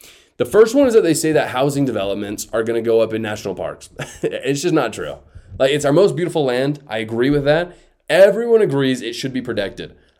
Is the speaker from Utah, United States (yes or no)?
yes; Utah, United States; most of it is in Utah, my home state